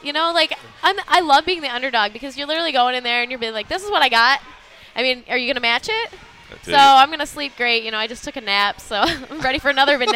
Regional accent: Hillsdale, Michigan, United States; Something. Hillsdale, Michigan.

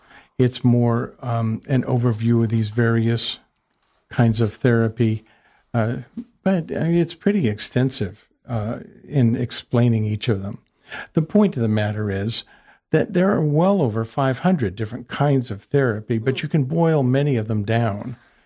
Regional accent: San Francisco, California, United States; also born or lived in Arizona; From San Francisco Bay Area. Mm-hmm. But a good part of my adulthood was in Arizona.

